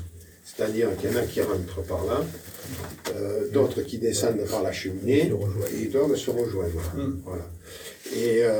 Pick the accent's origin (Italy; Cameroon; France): France; Cernac, Occitanie; Oui, je suis natif de Cernac.